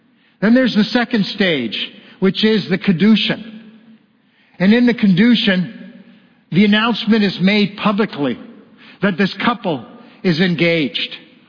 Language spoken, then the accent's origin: English; Bethlehem, West Bank, Palestine; I grew up in Bethlehem, close to the capital city, the great city of Jerusalem, just about 10 kilometers away. And I grew up there. I'm a descendant of King David.